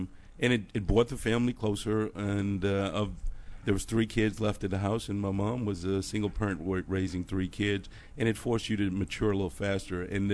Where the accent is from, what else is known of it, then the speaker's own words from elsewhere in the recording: Virginia, United States; I'm from Virginia, actually.